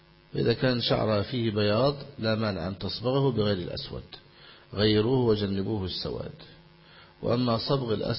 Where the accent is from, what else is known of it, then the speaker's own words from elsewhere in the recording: Egypt; بعض المسلمين يقولون سيدنا مولانا، هي كلمة شائعة عندنا في مصر